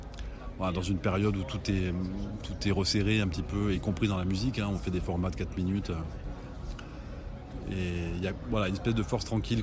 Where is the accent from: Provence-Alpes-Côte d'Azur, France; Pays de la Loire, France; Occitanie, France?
Provence-Alpes-Côte d'Azur, France; Moi, j'ai grandi en Provence avec un papa iranien et une maman française